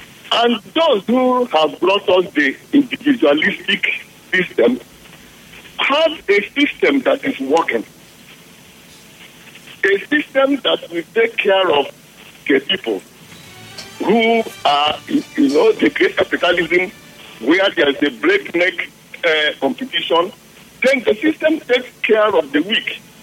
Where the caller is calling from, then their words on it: Imo, Nigeria; I'm calling from Imo State.